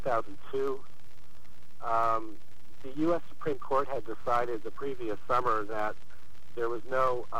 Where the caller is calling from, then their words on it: Berkeley, California, United States; I'm sitting here in a park in Berkeley.